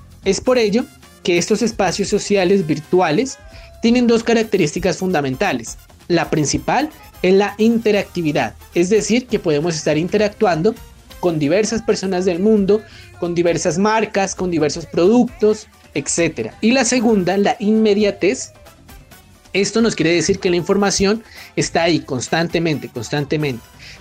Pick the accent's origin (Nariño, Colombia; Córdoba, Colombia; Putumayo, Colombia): Nariño, Colombia; Pasto; soy hijo, soy hermano, soy padre, soy pastuso.